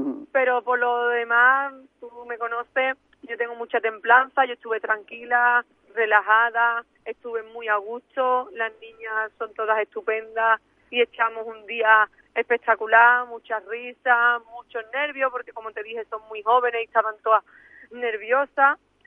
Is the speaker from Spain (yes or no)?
yes; Punta Umbría, Andalusia, Spain; yo voy representando a la costa, voy de Punta Umbría, evidentemente voy representando a mi pueblo